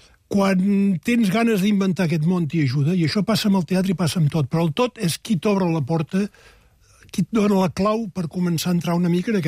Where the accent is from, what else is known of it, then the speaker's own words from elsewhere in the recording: Salt, Catalonia, Spain; som de Salt. I passa una cosa a Salt, o ha passat una cosa a Salt